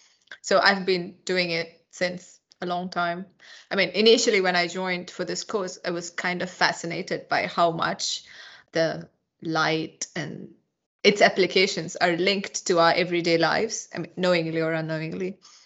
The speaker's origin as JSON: {"language": "English", "region": "Kerala", "country": "India", "said": "So I'm very close to Sri Lanka than to Delhi. But if you take India, I'm from a place called Kerala."}